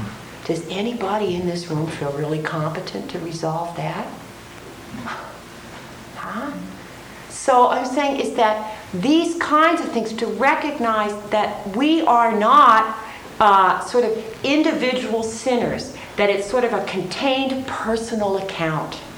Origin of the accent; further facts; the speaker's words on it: Maryland, United States; moved away as an adult; now in California, United States; I grew up in Maryland and the schools were integrated when I was in ninth grade